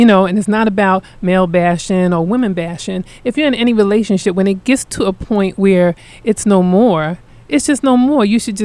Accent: Queens, New York, United States; So I was like, come on, I'll take you uptown. And I'm from Queens.

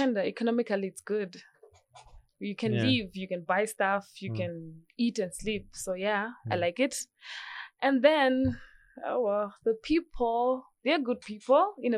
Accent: South Africa; now in Kenya; I'm from South Africa, yeah.

